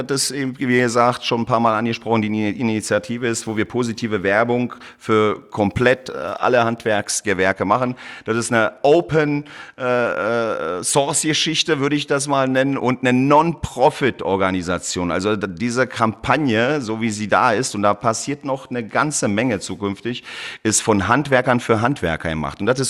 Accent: Berlin, Germany; ich komme aus Berlin, bin in Berlin geboren, habe aber südländische Wurzeln, speziell aus Kroatien.

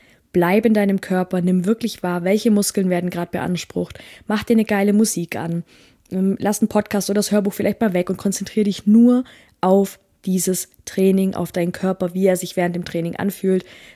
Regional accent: Bavaria, Germany; Also, ich komme ja aus dem Allgäu.

